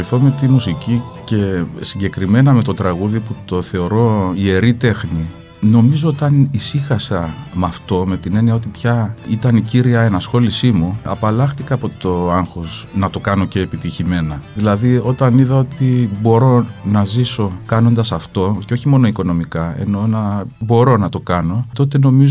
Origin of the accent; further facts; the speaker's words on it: Cyprus; η μητέρα μου είναι από τη Θεσσαλονίκη, ο πατέρας μου είναι Κύπριος. Εγώ γεννήθηκα και μεγάλωσα στην Κύπρο.